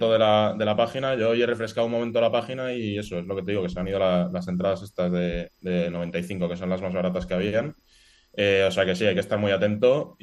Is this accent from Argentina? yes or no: no; Barcelona, Catalonia, Spain; now in Madrid, Spain; Yo de Barcelona, bueno, vivo en Madrid, pero sí, de Barcelona